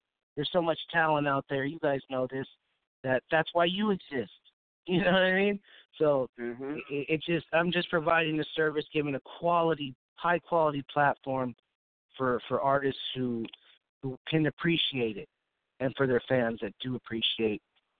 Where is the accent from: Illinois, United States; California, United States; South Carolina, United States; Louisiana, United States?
California, United States; Pittsburg; I grew up in the Bay Area, Pittsburgh, California, to be exact, home of … rest in peace.